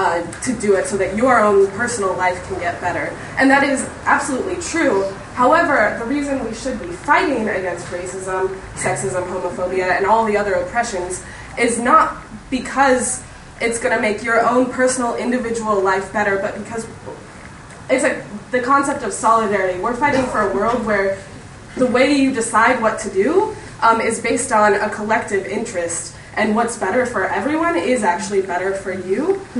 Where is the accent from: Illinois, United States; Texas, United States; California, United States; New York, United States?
California, United States; San Francisco; I'm from San Francisco.